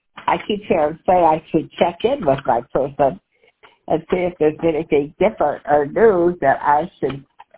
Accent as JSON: {"language": "English", "town": "Bad Axe", "region": "Michigan", "country": "United States", "said": "I'm from Bad Axe, Michigan. I used to live in Traverse City"}